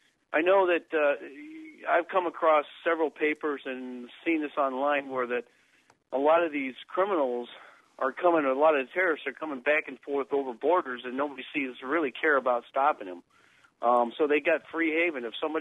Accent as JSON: {"language": "English", "country": "United States", "said": "What I'm concerned about as an American, I know the whole entire general population of Middle East seems to hate us."}